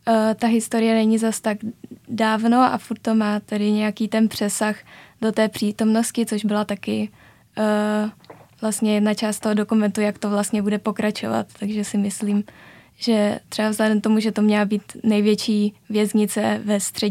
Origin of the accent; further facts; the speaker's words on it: Strančice, Central Bohemian Region, Czechia; já jsem právě ze Strančic, což je vesnice, která je 2 stanice vlakem od Říčan. Takže já jsem vlastně do Říčan chodila 8 let na gymnázium